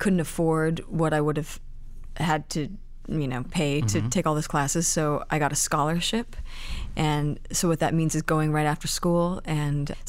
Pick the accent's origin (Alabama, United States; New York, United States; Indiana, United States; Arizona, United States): Arizona, United States; also born or lived in Fountain Valley, California / Colorado; I was born in Fountain Valley, California, mm-hmm. but then we moved to Arizona not long after that, and I spent, I think, about 13 years in Arizona.